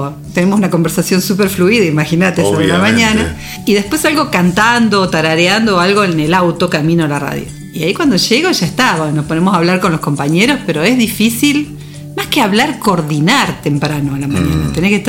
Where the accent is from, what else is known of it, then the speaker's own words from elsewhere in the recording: San Cristóbal, Santa Fe, Argentina; creo que a los 12, 13 años yo dormía con la radio y tenía determinados programas en San Cristóbal, en mi pueblo, que escuchábamos, que eran de radios de Rafaela o de Rosario.